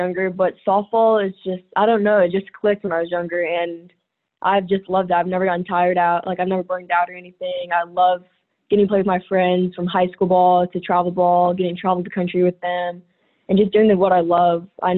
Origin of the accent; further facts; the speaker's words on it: the South, United States; But I love it, and I love growing up in the South.